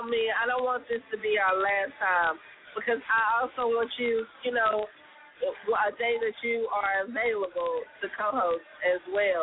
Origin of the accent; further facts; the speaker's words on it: Columbus, Georgia, United States; So I'm from Columbus, Georgia.